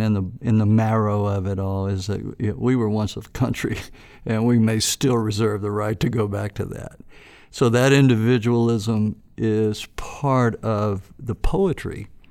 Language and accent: English; Houston, Texas, United States; we grew up in Houston on separate sides of town around the same time, and we experienced the regional aspect of music down there